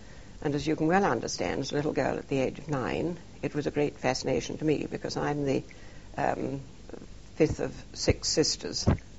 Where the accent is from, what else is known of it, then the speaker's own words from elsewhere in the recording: Cambridge, East of England, United Kingdom; born there; Well, I was born in Cambridge in 1920 to...